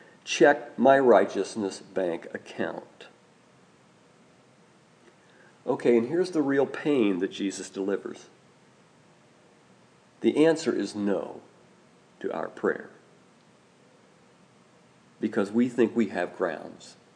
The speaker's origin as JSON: {"language": "English", "region": "Indiana", "country": "United States", "tie": "born or raised there", "said": "Now you might be thinking, because I grew up in Indiana, you might be thinking"}